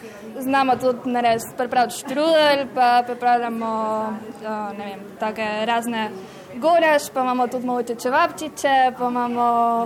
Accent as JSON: {"language": "Slovenian", "region": "Buenos Aires", "country": "Argentina", "said": "Prihajam iz Buenos Airesa, učim v slovenski šoli v Buenos Airesu."}